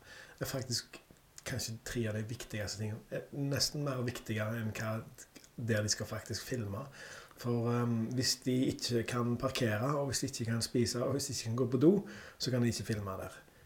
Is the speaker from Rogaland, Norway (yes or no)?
yes; Skudeneshavn, Rogaland, Norway; Det stemmer, jeg er fra Skundesand, helt sør på Karmøy, vakrest i vest.